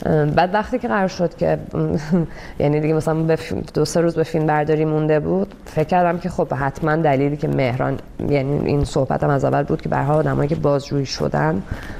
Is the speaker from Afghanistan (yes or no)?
no; Iran; moved away; من از ایران اومدم بیرون،